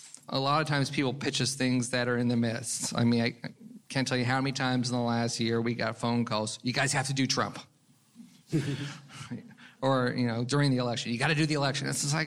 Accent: Los Angeles, California, United States; Believe it or not, I grew up in Brentwood. So I saw him a couple times when I was a kid

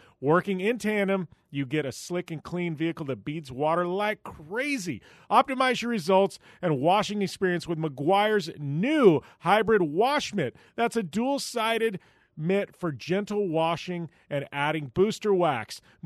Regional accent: Arizona, United States; and this is funny because I'm from Arizona, so obviously I'm a Diamondbacks fan.

